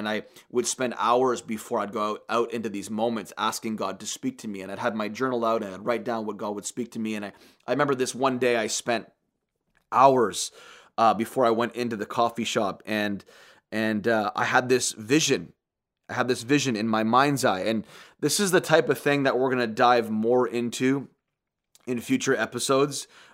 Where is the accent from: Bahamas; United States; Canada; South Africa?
Canada; I'm from Canada and you've never met me before